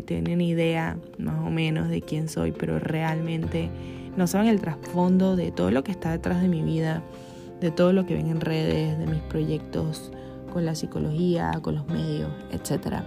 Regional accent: Venezuela; sé que en mi país, Venezuela, el acceso a la salud mental es muy limitado

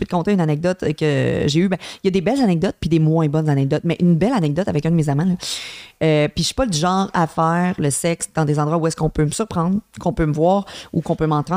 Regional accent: Quebec, Canada; Je viens de la Beauce, les gens.

